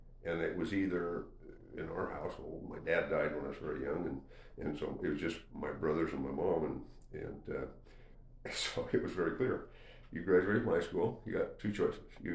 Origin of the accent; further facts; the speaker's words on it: Idaho, United States; Idaho State, which was 25 miles away in Pocatello, 25 miles away from my hometown, was Idaho State College up until about 2 years, mid-60s when I graduated from high school.